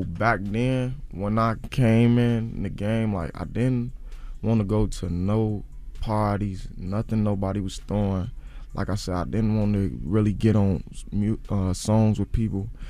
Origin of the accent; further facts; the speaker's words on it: Chicago, Illinois, United States; I think they just saying that because I'm from Chicago with dreads, though.